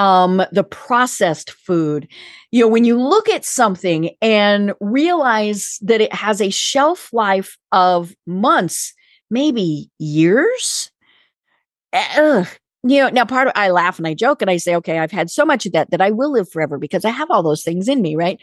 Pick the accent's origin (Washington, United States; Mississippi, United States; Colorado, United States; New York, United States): Colorado, United States; I'm from Colorado.